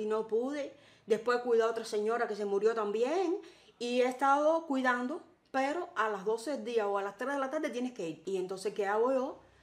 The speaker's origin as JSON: {"language": "Spanish", "region": "Cienfuegos", "country": "Cuba", "lives_now": "Havana, Cuba", "said": "De Cienfuegos."}